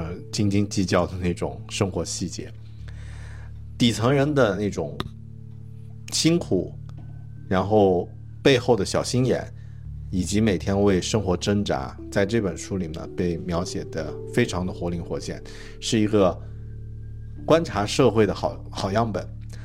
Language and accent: Chinese; Yunnan, China; 我的故乡云南